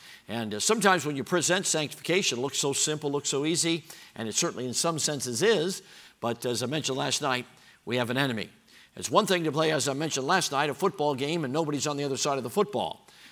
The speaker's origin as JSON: {"language": "English", "country": "United States", "said": "I remember that day kind of shaken up as an American because I'm thinking this doesn't happen."}